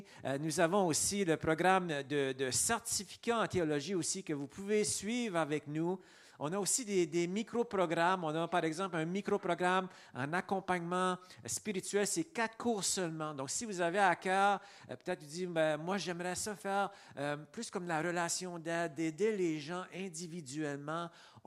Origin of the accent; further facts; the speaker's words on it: Edmundston, New Brunswick, Canada; puis je suis originaire d'Edmundston, vous connaissez ça? Pas trop loin d'ici, j'ai grandi dans cette région-là